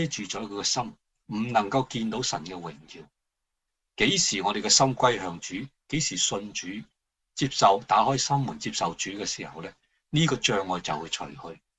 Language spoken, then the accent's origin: Cantonese; China; 我哋中国人啊饮两杯啊，饮咖啡啊，食饭咧就表示有好嘅关系